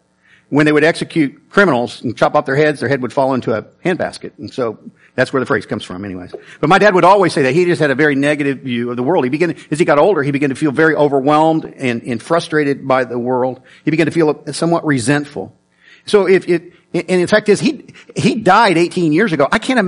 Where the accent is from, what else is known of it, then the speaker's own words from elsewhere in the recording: Hayesville, Kansas, United States; I grew up in Hayesville, Kansas, and we attended a Methodist church.